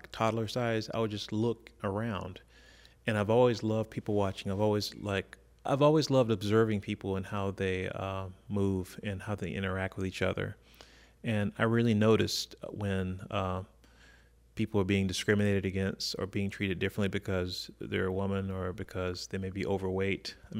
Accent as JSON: {"language": "English", "region": "the South", "country": "United States", "tie": "born or raised there", "said": "I think when I was growing up in the South, we used to say, don't talk about three things, religion, politics, and abortion."}